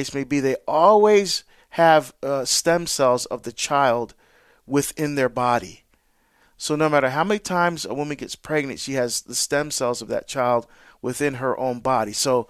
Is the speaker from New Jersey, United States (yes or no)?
yes; New Jersey, United States; you know I'm from Jersey originally. And so it's always great to be back on the East Coast.